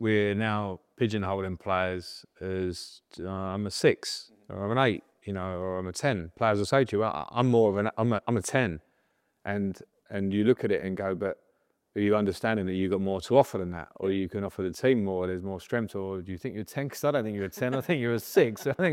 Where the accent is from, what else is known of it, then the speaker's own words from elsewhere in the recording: England, United Kingdom; I certainly grew up as an English boy, wanting to represent my country once.